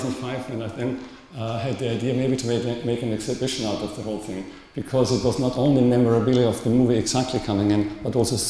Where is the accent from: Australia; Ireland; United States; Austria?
Austria; Vienna; I'm from Vienna.